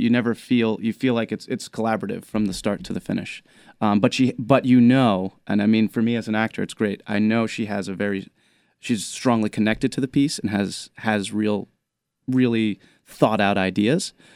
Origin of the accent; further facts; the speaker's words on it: South Salem, New York, United States; So I grew up in a little town in suburban Westchester County, so suburban New York, okay. basically, about 45 minutes north, a small town called South Salem.